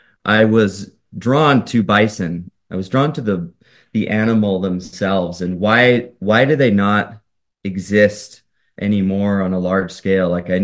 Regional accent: Alberta, Canada; my roots, I'm from Southern Alberta, grew up on a sort of a mixed farm near the Montana border.

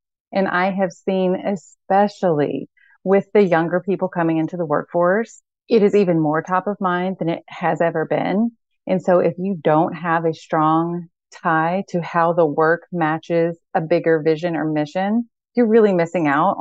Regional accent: Kentucky, United States; now in Portland, United States; And I'm from Kentucky and moved to Portland about 11 years ago. And it took me a long time to let the y'alls and the slower speech come back through.

